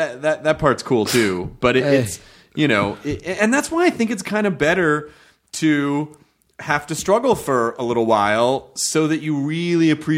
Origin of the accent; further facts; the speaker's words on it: Memphis, Tennessee, United States; I grew up in Memphis.